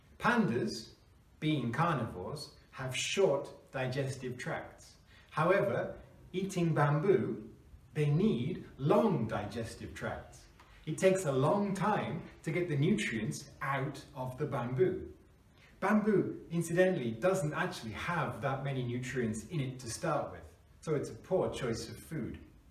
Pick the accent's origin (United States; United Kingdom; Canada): United Kingdom; England; We in the West, I'm from England, didn't know about pandas until 1869.